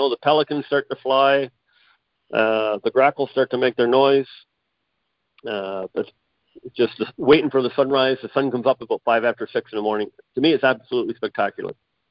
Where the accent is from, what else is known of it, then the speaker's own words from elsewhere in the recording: Canada; I'm Canadian.